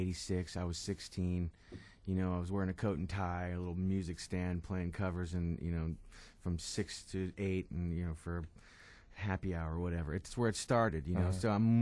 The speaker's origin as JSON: {"language": "English", "region": "East Coast", "country": "United States", "said": "well, I'm from the East Coast, so Price is Right comes on at 11 Eastern."}